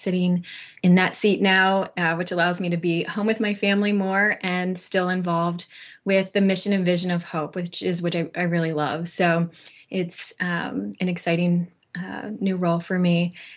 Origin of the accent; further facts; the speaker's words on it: Lancaster, Pennsylvania, United States; I am from Lancaster, Pennsylvania.